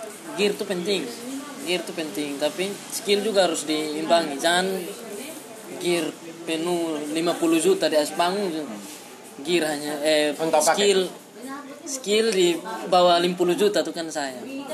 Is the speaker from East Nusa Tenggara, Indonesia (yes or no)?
yes; East Nusa Tenggara, Indonesia; Beta kan orang NTT, beta bangga.